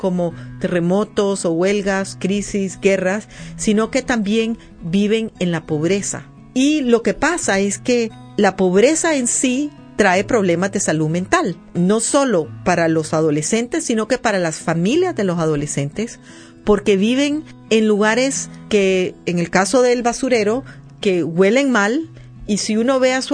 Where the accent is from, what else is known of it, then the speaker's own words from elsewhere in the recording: Nicaragua; Como vengo de Nicaragua, les he traído una literatura que les resumiré